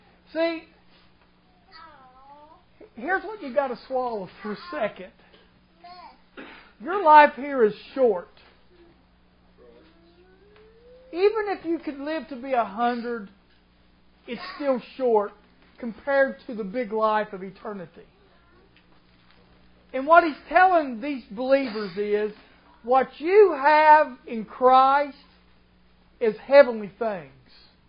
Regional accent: Indianapolis, Indiana, United States; born there; She was born in Georgia, and I was born in Indianapolis.

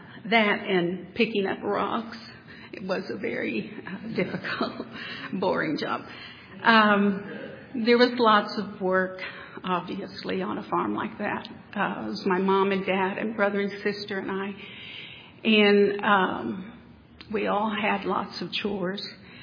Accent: Siloam Springs, Arkansas, United States; I grew up in near Siloam Springs, Arkansas, about 25 miles away. I grew up in the 50s and 60s on a large family farm.

